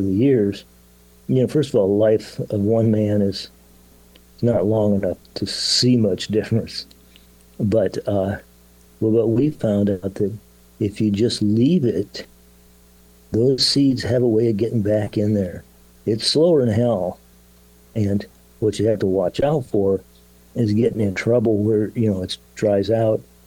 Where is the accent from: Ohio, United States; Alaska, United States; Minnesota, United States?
Ohio, United States; I grew up in Ohio, and there aren't any meadowlarks there anymore.